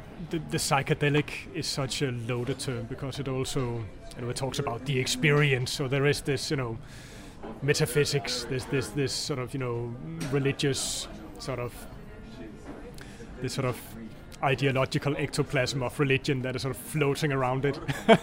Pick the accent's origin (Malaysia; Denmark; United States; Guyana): Denmark; the 80s when I was growing up in Denmark and listening to music